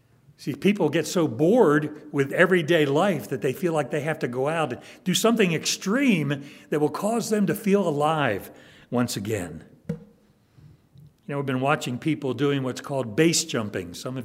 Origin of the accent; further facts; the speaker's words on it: East Coast, United States; I grew up on the East Coast, and during the hurricane seasons, we'd have big waves that would come